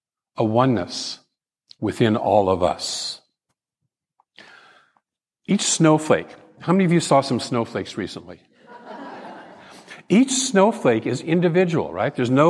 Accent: Portland, Oregon, United States; also born or lived in New England; And I remember when I moved from Portland, where I grew up, to New England.

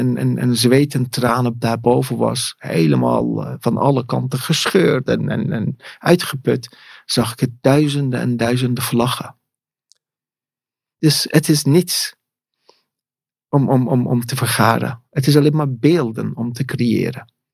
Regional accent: Iran; Ik kom uit het oosten. Uit het heel oergeschiedenis. En die draag ik bij me. En ik ben een meid uit Perzië.

